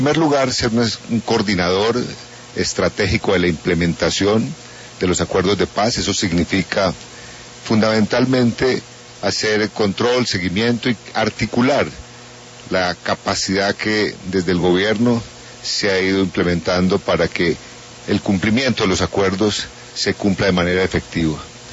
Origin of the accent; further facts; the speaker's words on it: Colombia; como los colombianos sabemos